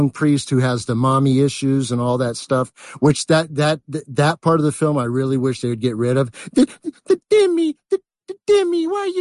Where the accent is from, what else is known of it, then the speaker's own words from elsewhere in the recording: California, United States; grew up in California, bud. And there was no change at beach.